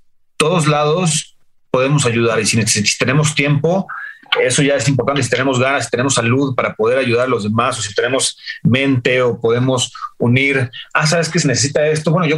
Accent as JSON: {"language": "Spanish", "town": "San Miguel de Allende", "region": "Guanajuato", "country": "Mexico", "tie": "born or raised there", "said": "se movieron para allá cuando yo era muy chiquito. Entonces crecí básicamente en San Miguel"}